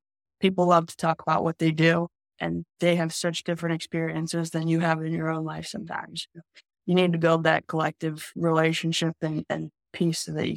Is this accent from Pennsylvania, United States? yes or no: yes; Philadelphia, Pennsylvania, United States; So I'm from Philadelphia, West Philly suburbs, born and raised.